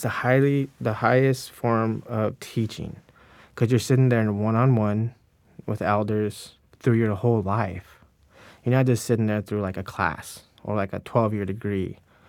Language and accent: English; United States; I grew up on San Pascual Res, and we brought up in the culture and traditions and, like, singing our songs, praying to the creator, Maha, and all what we believe in, and walking that road